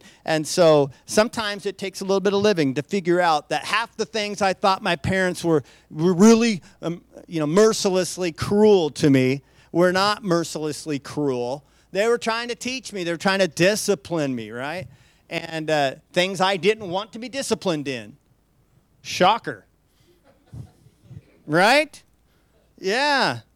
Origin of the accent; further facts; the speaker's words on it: Idaho, United States; but I'm from Idaho, so I get away with all kinds of Idaho-isms.